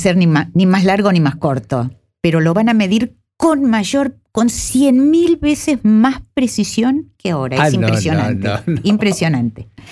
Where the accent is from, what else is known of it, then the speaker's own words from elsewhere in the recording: Banfield, Buenos Aires Province, Argentina; Porque cuando era chica, yo crecí en Banfield.